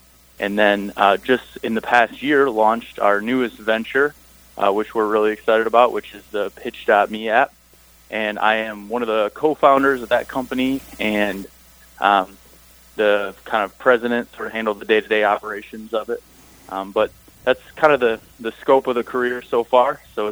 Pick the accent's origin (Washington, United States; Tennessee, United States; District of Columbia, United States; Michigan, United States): Michigan, United States; South Lyon; Yeah, I was born and raised in Michigan. I grew up in South Lyon, kind of a suburb of Detroit.